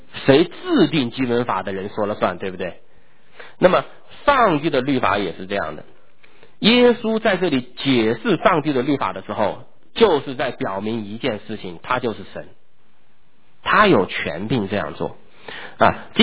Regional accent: China; 或者说我们中国人很多都知道香港跟我们中国大陆是一国两制啊

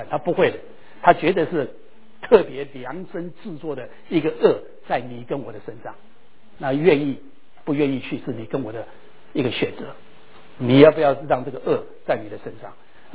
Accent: Taiwan; 我小的时候在台湾你在看的都是牛的上面就是有一个 yoke

